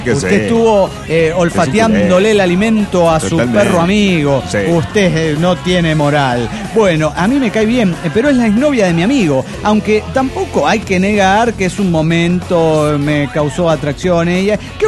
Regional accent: Viale, Entre Ríos, Argentina; de Viale, Argentina.

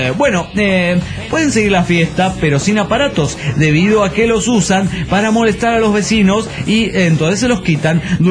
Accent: Granollers, Catalonia, Spain; Relevante es que yo ya no vivo en mi ciudad natal, que es Granollers. Y usted me identifica con Granollers … Pero no, soy de Vigas ahora. Ahora desde hace algo más de un año vivo en un pueblo cercano llamado Vigas, o Vigues en catalán.

